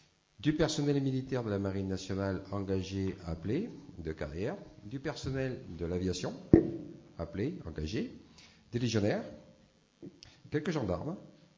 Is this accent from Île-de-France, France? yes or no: yes; Île-de-France, France; accent: Parisian; Je vous prie de m'excuser de mon petit accent parisien, mais bon, j'ai fait l'effort de monter jusqu'ici.